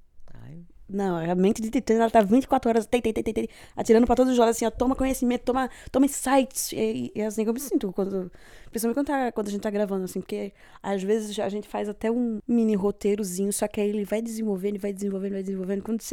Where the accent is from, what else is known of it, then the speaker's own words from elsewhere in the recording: Recife, Pernambuco, Brazil; Eu nasci em Recife, eu moro em Recife